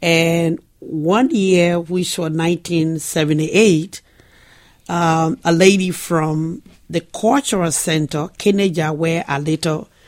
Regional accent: Monrovia, Montserrado, Liberia; now in Philadelphia, United States; we grew up in Kinija, in Monrovia, a couple of miles from the capital city.

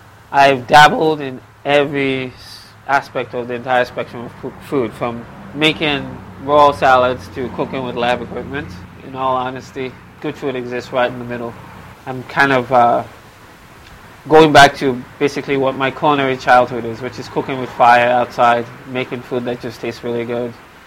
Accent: Nigeria; I am Nigerian.

